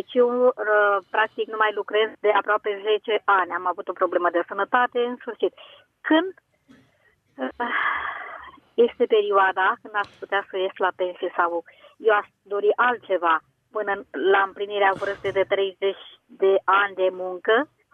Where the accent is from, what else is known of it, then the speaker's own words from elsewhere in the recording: Alexandria, Teleorman, Romania; Sunt din Alexandria.